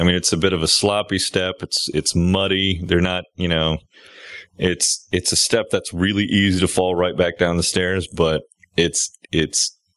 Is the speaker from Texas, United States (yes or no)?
no; Miami, Florida, United States; Well, and just to clarify, you know, I grew up in Miami. Machetes are ubiquitous.